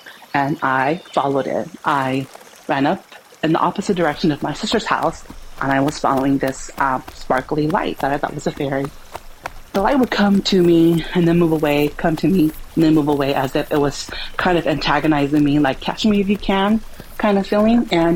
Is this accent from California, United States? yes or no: yes; California, United States; And as a kid growing up in California and in the city and in apartments, a forest is basically another world.